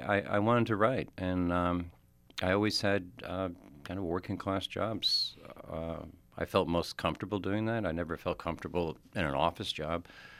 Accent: New York, United States; I grew up in the Catskill Mountains of upstate New York.

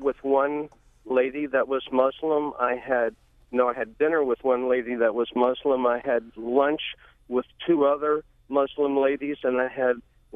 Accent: Baltimore, Maryland, United States; I'm from Baltimore. I'm Jewish

